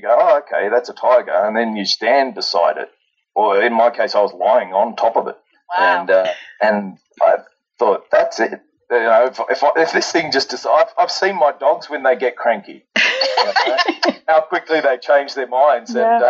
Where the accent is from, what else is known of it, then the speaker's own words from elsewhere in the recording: Australia; I was from Australia.